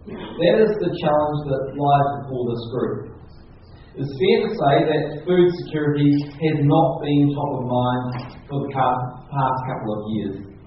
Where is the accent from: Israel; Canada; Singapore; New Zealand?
New Zealand; Partly that is because I'm a New Zealander.